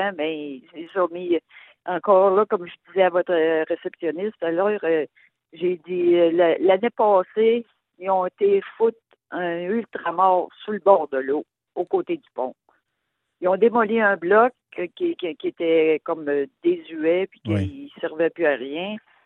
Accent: Beauceville, Quebec, Canada; Moi, je suis native de Beauceville. Fait que je connais la sauce, comme on dit.

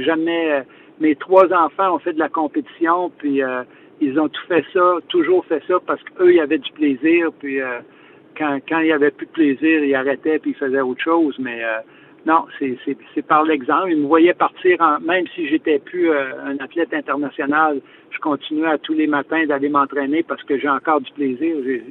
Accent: Quebec, Canada; même si on est Québécois, on peut se battre avec les meilleurs au monde

